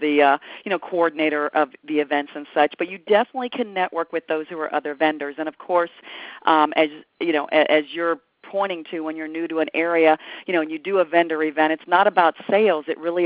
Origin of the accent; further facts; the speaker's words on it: Canton, Ohio, United States; Canton, Ohio, which I mentioned, I think, once or twice as my hometown